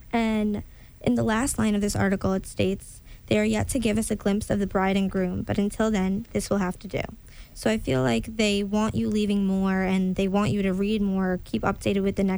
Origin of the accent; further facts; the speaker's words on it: India; Well, I myself, I'm Indian, so I watch a lot of Bollywood films